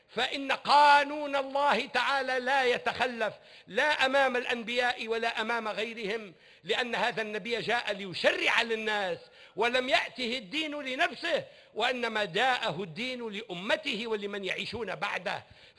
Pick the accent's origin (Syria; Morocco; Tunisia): Tunisia; وسألت الله تعالى أن يردني إلى بلدي تونس في أقرب الأحيان